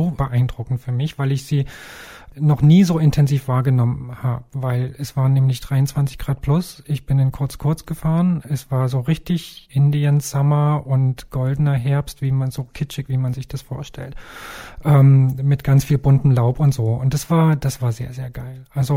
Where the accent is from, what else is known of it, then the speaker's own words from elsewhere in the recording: Leipzig, Saxony, Germany; Da bin ich mal wieder meine Hausrunde hier in meiner Heimat Leipzig gefahren.